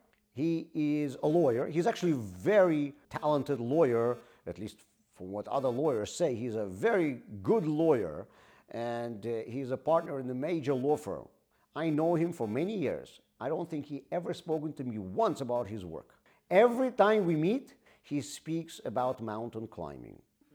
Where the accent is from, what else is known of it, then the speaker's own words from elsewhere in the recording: Baltimore, Maryland, United States; also born or lived in Cleveland, United States; you that I'm a proud Baltimorean, and every single time when I talk to somebody, I want them to know, I'm from Baltimore, you better watch out, I'm from Baltimore